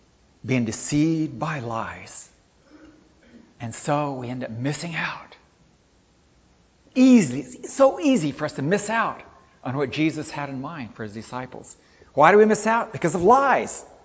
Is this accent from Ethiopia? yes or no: yes; Ethiopia; I've been around a lot of poor people in the Philippines. I grew up in Ethiopia, people in grass huts.